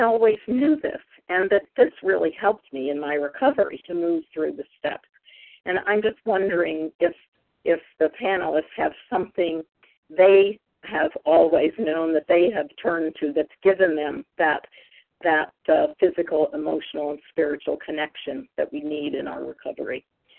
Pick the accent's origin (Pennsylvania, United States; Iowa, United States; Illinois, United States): Pennsylvania, United States; Okay, I'm from Pennsylvania.